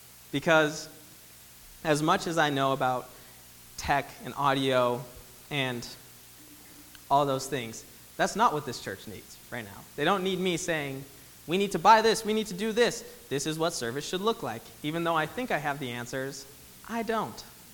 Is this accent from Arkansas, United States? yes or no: no; Big Timber, Montana, United States; now in Phoenix, United States; I mean, I grew up in Big Timber, Montana. It's a small town